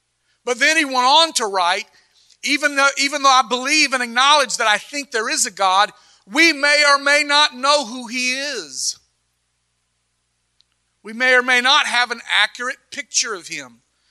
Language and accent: English; the South, United States; even though I wasn't from the East, I was from the South, but it rhymed.